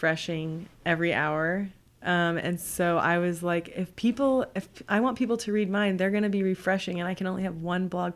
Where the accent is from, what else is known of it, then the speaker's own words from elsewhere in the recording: Houston, Texas, United States; also born or lived in New York; time I lived in New York for 2 years and I had people visiting me from, Texas cause I went to UT and I was from Houston.